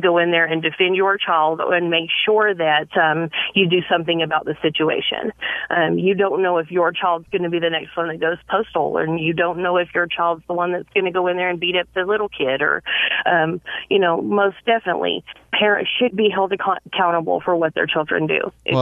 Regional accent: Clovis, New Mexico, United States; and we grew up in New Mexico in Clovis

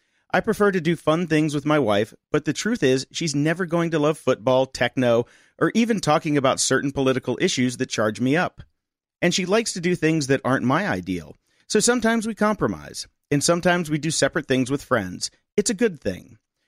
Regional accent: Colombia; I'm from Colombia

